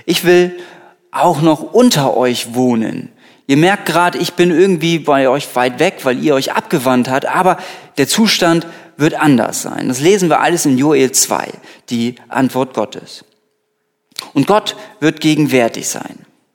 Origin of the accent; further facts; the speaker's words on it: Lübeck, Schleswig-Holstein, Germany; moved away as an adult; also born or lived in Mainz; Ich bin von Lübeck nach Mainz gezogen und ich kannte dort keine Menschenseele.